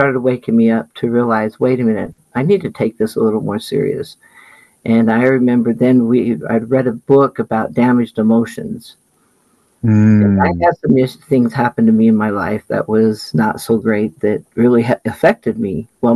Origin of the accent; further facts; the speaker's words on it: Ogden, Utah, United States; I was born and raised in Ogden, Utah. My family, we were raised in a Pentecostal church